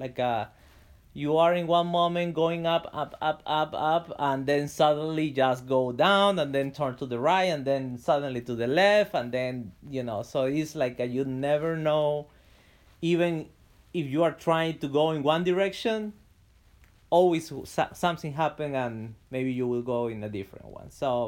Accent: Peru; we are originally from Peru, so we had the chance to travel together, you know, to different parts of the country.

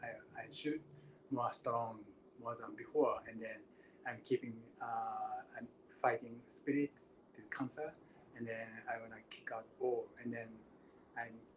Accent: Miyazaki, Japan; English is a second language; also born or lived in Tokyo; now in New York, United States; I came from Japan. And I was born in South Japan, Miyazaki Prefecture. And then when I moved to Tokyo, and then I'm moving to New York right now. And then I'm a Christian. And then I'm 55 years old.

